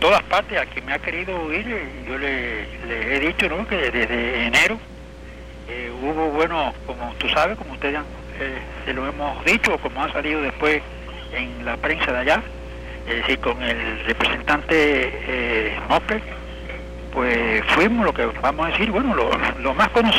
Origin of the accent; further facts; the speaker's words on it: Cuba; nosotros que somos tan cubanos como ellos y que nos preocupa el país